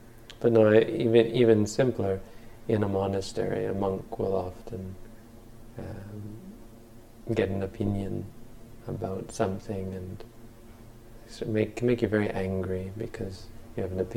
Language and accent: English; Ontario, Canada; I grew up in Northern Ontario, and you broke sticks like this.